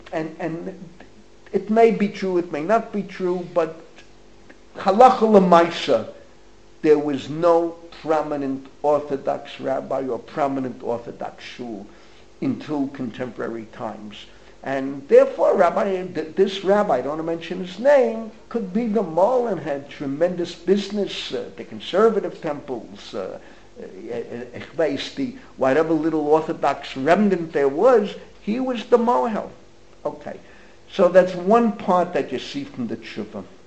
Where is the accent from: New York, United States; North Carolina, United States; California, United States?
New York, United States; Bronx; I grew up in the Bronx, over 700,000 Jews in the Bronx where I grew up.